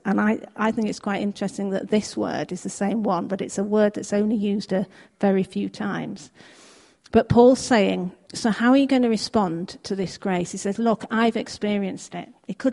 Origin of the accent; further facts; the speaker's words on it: Yorkshire and the Humber, United Kingdom; accent: Yorkshire; Well, I feel like I have to talk in a Yorkshire accent now, having been introduced as a Yorkshire woman.